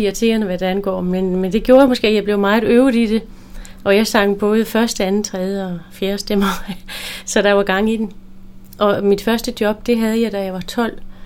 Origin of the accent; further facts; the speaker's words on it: Ærø, Region of Southern Denmark, Denmark; og jeg er ærøbo, så